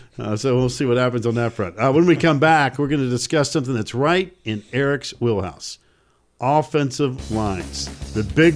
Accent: Winston-Salem, North Carolina, United States; it's my hometown, it's really neat to see, hey, man, how about the Deacs? And they really are the talk of the town, and they are the talk of the nation in a sense, in this unpredictable college football season. How's this tiny little school in Winston-Salem, North Carolina

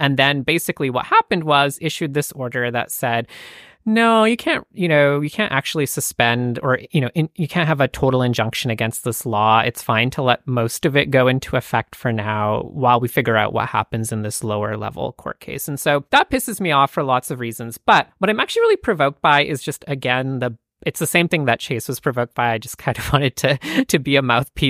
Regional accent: Canada; as a Canadian.

